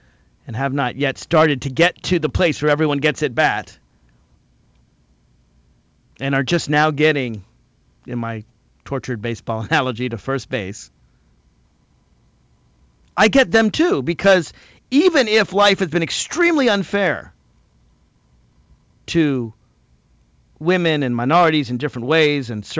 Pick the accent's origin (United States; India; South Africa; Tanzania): United States; Nashville, Tennessee; now in Virginia, United States; I grew up in Nashville, Tennessee. I'm talking about in my home state of Tennessee, where, unlike Virginia, where I currently live